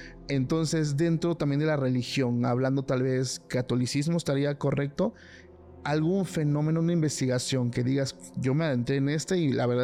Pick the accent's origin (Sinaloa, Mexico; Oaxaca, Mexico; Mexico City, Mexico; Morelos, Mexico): Oaxaca, Mexico; Hay personas en los pueblos de Oaxaca, yo soy de Oaxaca